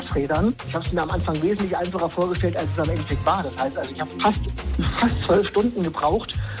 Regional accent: Göppingen, Baden-Württemberg, Germany; Und zwar 50 Kilometer von meinem Heimatort Göppingen bis nach Ulm.

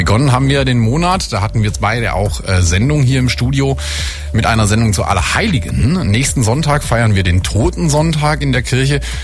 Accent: Baden-Württemberg, Germany; Also für den Schwaben oder für uns Baden-Württemberger fängt ja quasi hinter Mannheim Südschweden an.

